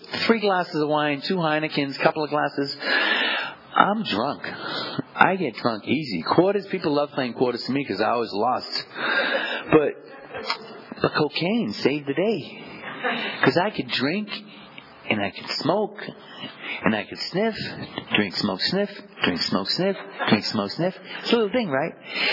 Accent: East Boston, Massachusetts, United States; So I grew up in Maverick, and then I moved to the Heights. And now we're right across from the beach.

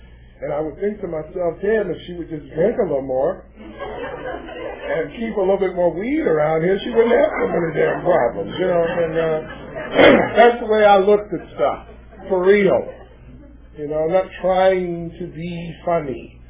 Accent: Los Angeles, California, United States; I remember just living in Watts, and I come from the Jordan Downs housing project. I lived in that community for 14 and a half years

